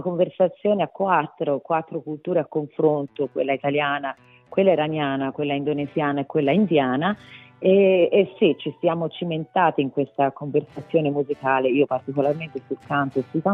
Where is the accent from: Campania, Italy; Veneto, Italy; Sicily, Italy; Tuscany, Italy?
Tuscany, Italy; Florence; born or raised there; also born or lived in Apulia